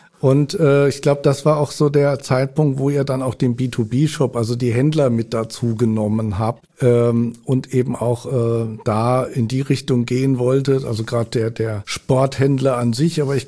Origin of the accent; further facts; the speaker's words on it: Hamburg, Germany; born there; Gebürtiger Hamburger